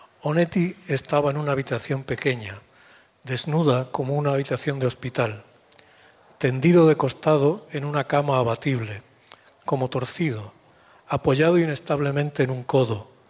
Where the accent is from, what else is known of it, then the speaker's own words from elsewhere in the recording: Úbeda, Andalusia, Spain; ma ville natale, Úbeda